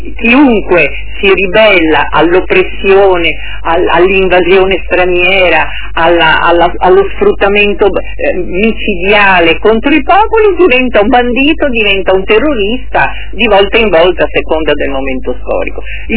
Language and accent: Italian; Venice, Veneto, Italy; now in Rome, Italy; io sono veneziana, anche se adesso vivo a Roma da moltissimi anni